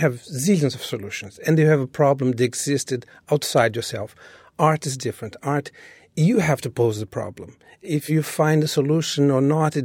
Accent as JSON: {"language": "English", "country": "Brazil", "tie": "born or raised there", "said": "when I was growing up in Brazil, was a dictatorship, and there was like in the lower middle class."}